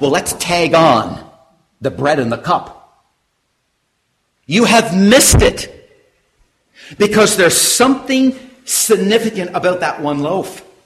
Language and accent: English; Canada; I come from Canada, as you know.